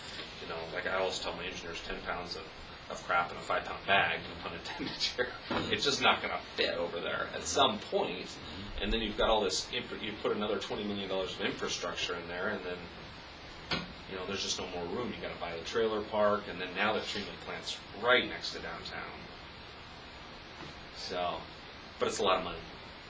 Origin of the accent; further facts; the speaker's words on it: Bellevue, Washington, United States; Sammamish Plateau was, and I grew up in Bellevue in Seattle, so I've been around a long time.